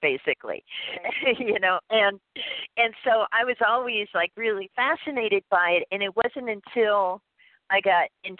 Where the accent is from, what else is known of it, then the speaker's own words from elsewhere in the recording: New Kensington, Pennsylvania, United States; Like for me, like it was like I grew up in Pennsylvania, right? You know, outside of Pittsburgh.